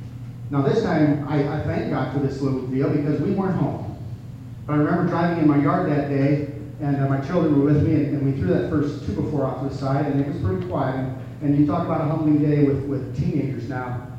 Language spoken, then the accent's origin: English; Iowa, United States; I'm a farmer from Northeast Iowa, just south of Manchester, north of Cedar Rapids is the best way. It's our part of God's country.